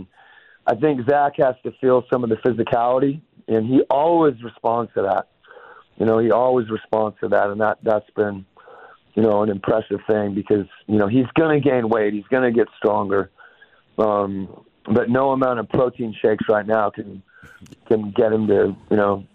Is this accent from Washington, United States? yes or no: yes; Mercer Island, Washington, United States; the best pickup games where I grew up in Mercer Island